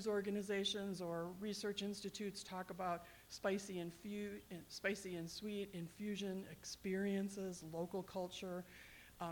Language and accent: English; Ethiopia; I'm from Ethiopia.